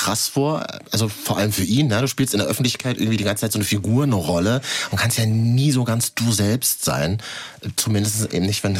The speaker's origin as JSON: {"language": "German", "region": "Berlin", "country": "Germany", "said": "mir als Berliner"}